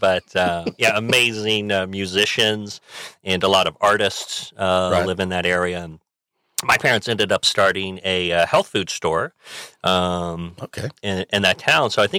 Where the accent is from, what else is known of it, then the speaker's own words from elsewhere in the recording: Virginia, United States; also born or lived in Connecticut; I grew up in Virginia, and I was born in Connecticut, moved down to Virginia.